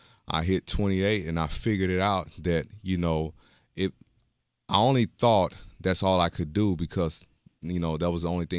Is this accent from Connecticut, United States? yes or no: no; Mississippi, United States; now in Texas, United States; Originally, I'm born and raised in Mississippi. My parents divorced. That's how we got to Texas.